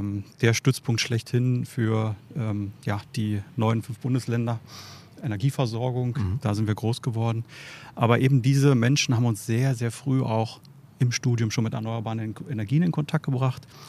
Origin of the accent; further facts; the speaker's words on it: Saxony-Anhalt, Germany; also born or lived in Brandenburg; Bin aufgewachsen in Brandenburg und groß geworden in Sachsen-Anhalt.